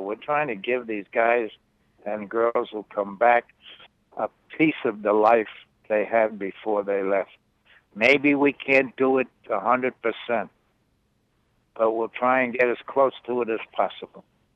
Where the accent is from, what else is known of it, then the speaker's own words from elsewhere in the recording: United States; I want you to understand that I am an American. Foremost is the word American.